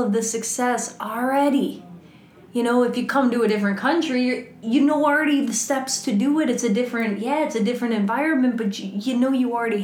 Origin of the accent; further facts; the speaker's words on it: Midwest, United States; because I'm from the Midwest and I have people, you know, friends in different places and stuff like